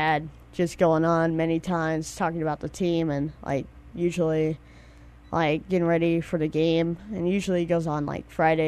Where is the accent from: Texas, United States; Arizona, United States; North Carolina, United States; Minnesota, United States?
Arizona, United States; Phoenix; born there; No, I was born here in Phoenix, Arizona.